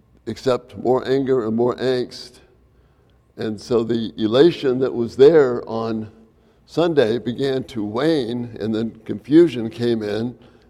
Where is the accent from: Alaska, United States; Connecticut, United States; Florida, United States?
Florida, United States; Miami; as a kid growing up in Miami, in our church, we all had palm trees in our backyard.